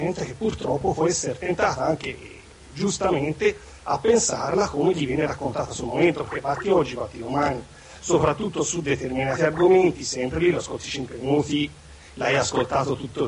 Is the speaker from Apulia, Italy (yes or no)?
no; Prato, Tuscany, Italy; io sono di Prato